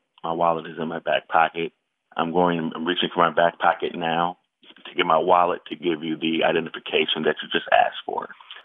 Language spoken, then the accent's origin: English; Saginaw, Michigan, United States; now in New York City, United States; I am a journalist based in New York City, born and raised in Saginaw, Michigan.